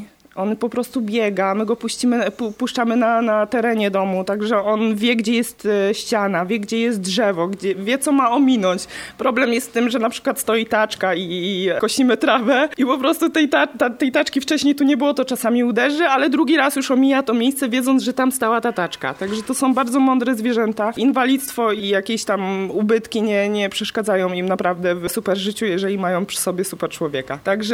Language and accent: Polish; Dzierzgoń, Pomeranian Voivodeship, Poland; pochodzę z Dzierzgonia, prowadzę dom tymczasowy dla kotów.